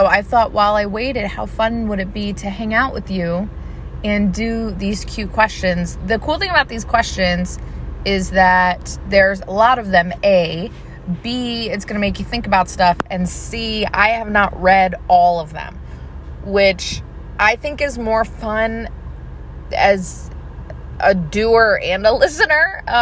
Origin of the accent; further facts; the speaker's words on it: Midwest, United States; at least as far as I'm from the Midwest originally, and I feel like we are always told to put on a brave face and help others, especially where I'm from.